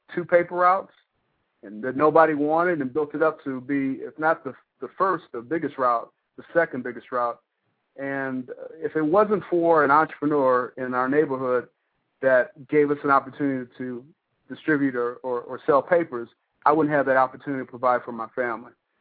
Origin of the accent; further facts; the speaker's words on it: Detroit, Michigan, United States; I grew up in the Jeffries Projects, and my father, my mother, it was just me and my mother.